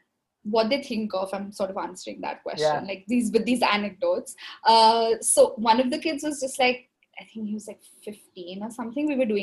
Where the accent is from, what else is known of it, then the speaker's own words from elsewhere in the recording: Delhi, India; I come from Delhi.